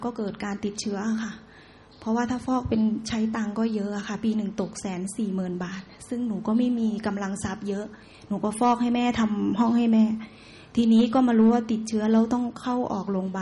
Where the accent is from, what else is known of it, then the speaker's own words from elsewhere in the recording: Roi Et, Thailand; now in Bangkok, Thailand; หนูมาจากร้อยเอ็ดนะคะ